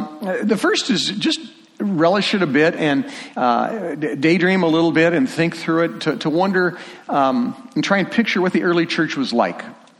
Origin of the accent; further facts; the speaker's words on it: United States; like I know everybody in Detroit because I'm from America